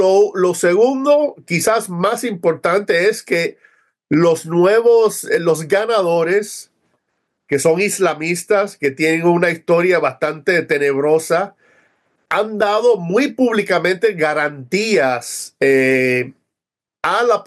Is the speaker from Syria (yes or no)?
yes; Syria; somos sirios